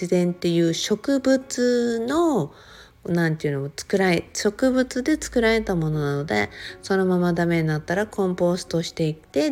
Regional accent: Okinawa, Japan; 私は沖縄で生まれ育ったので、

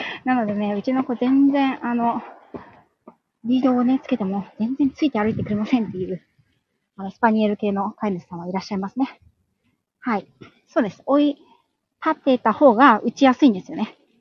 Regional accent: Yokohama, Kanagawa, Japan; 私も横浜市民なのでずっと

